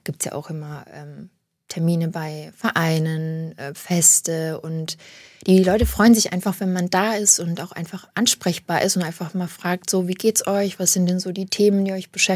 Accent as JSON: {"language": "German", "town": "Mannheim", "region": "Baden-Württemberg", "country": "Germany", "tie": "born or raised there", "said": "Ich bin auch eine Mannheimerin, ja. Mein Lebensmittelpunkt ist Mannheim. Ich bin ja aufgewachsen in der Neckarstadt West und dem Waldhof. Meine Eltern wohnen dort auch noch. Ich bin jetzt in den Mannheimer Süden gezogen."}